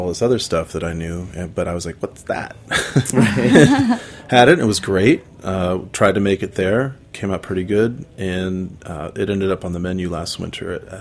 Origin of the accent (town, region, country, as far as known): United States